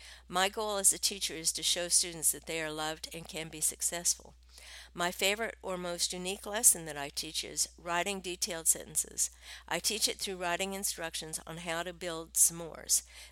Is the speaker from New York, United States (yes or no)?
no; Champaign, Illinois, United States; English is a second language; When I started school in Champaign, I spoke no English at all, although I learned quickly, balancing both a new language and academic content was challenging.